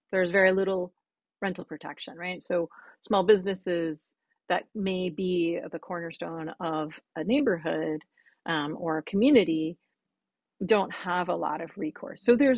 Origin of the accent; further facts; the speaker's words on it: New York, United States; Yeah, I mean, I would say, okay, so as a New Yorker, I was always, to be a certain extent, a little bit of a fish out of water in California.